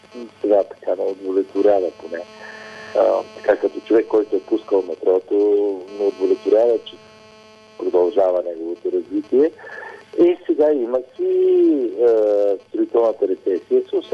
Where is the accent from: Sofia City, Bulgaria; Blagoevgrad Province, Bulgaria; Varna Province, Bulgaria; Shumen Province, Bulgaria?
Sofia City, Bulgaria; Sofia; Аз съм живял само в София, роден съм в София